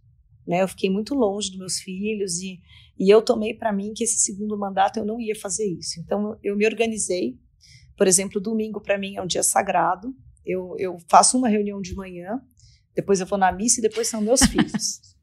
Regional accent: Brazil; mas somos nós, brasileiros

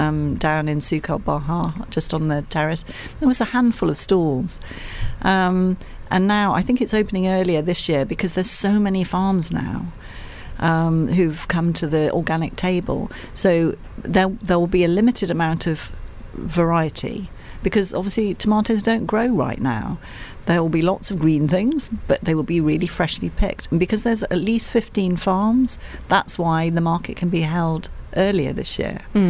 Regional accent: Cheltenham, South West England, United Kingdom; I'm from Cheltenham

